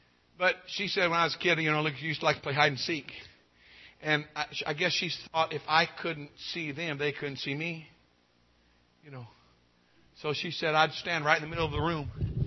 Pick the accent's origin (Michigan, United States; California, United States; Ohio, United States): California, United States; But I was born and raised in the foothills, beautiful part of California, the foothills there, the gold country.